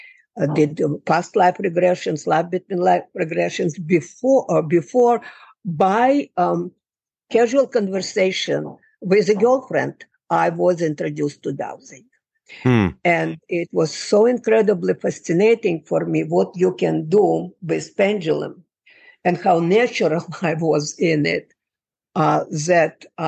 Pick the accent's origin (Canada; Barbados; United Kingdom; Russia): Russia; Moscow; moved away as an adult; now in United States; Well, I came to United States from Moscow. I had a happy life, defended my PhD, had a wonderful job, beautiful apartment, and everything was just great.